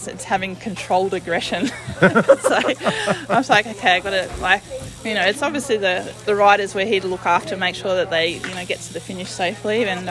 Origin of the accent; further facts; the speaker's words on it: Adelaide, South Australia, Australia; you know, we're all from Adelaide. We've all ridden these roads.